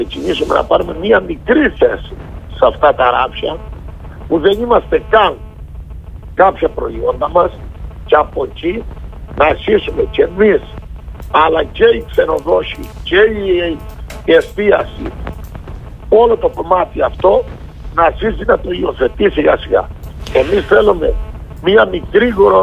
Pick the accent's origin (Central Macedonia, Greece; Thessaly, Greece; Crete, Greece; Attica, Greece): Crete, Greece; Πάμε τώρα στο κομμάτι Κρήτη, το νησί μου.